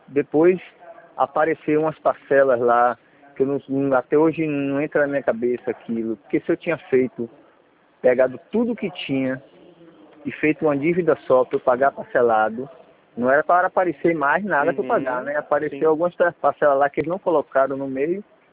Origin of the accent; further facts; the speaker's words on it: Lauro de Freitas, Bahia, Brazil; Eu sou de Lauro de Freitas.